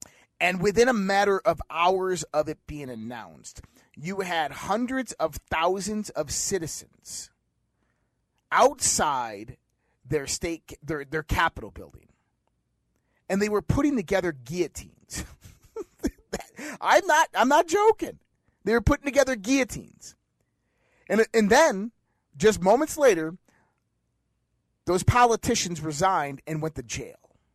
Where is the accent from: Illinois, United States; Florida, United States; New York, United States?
New York, United States; Caledonia; I'm from Caledonia. So, you know, I grew up looking at the skies at night, looking up at the clear Western New York skies at night, the star-lit skies.